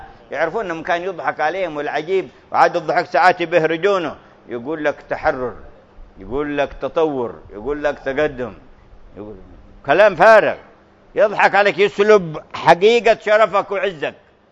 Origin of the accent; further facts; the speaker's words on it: Aden, Yemen; انتشر في فترة ماضية عندنا في عدن